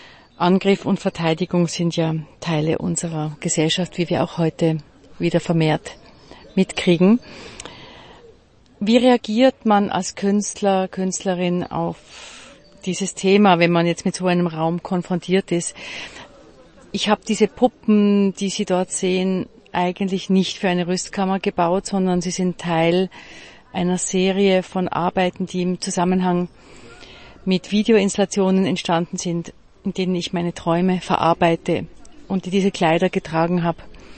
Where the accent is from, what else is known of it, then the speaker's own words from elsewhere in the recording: Basel, Basel-Stadt, Switzerland; born there; moved away as an adult; Also ich bin ja in Basel geboren, habe dort studiert, bin von Basel dann weggegangen, sozusagen schon als junge Frau, viel auf Reisen.